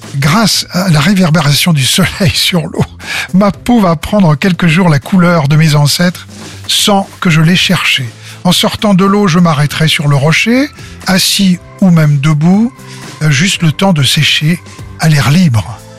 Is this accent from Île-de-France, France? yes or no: yes; Paris, Île-de-France, France; Moi, je suis né à Paris, j'y ai vécu pratiquement toute ma vie